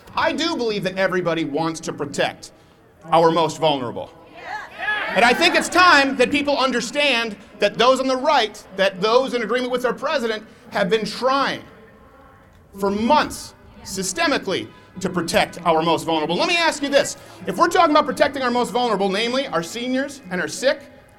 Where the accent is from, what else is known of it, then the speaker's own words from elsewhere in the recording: Canada; also born or lived in Michigan, United States; now in United States; Now, I was born in Michigan. I was born in Michigan. I was raised in Canada a lot of my life, sorry.